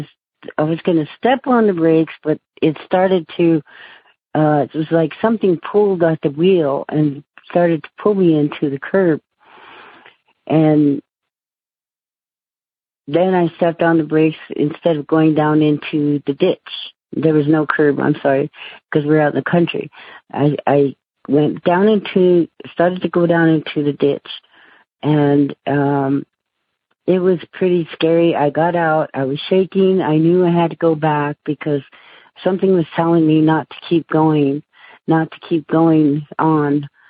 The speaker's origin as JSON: {"language": "English", "country": "United States", "said": "I was 17 years old. I lived in the city, and I'm Native American. My aunt took me back to the reservation."}